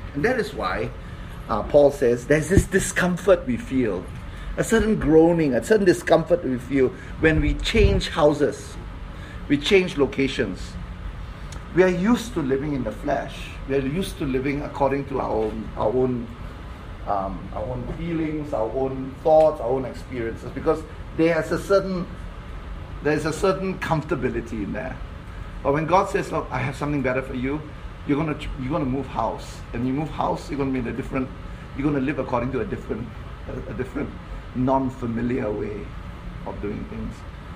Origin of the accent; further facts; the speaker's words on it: Malaysia; I'm from Malaysia, of course, as you know. So I lived in Malaysia for 34 years.